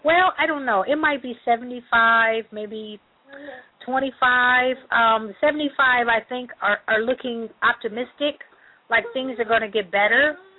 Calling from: Indiana, United States; I'm calling from Indiana.

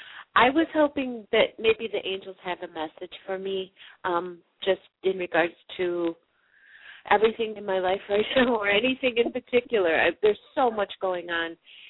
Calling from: Chicago, Illinois, United States

